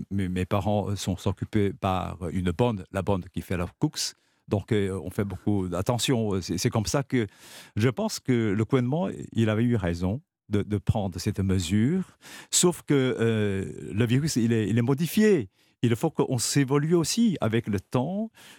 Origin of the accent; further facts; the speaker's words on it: China; now in France; Je suis surpris comme vous, surtout éloigné de 10 kilomètres, 10 000 kilomètres par rapport à mon pays qui m'éloigne un petit peu. Je ne connais pas cette Chine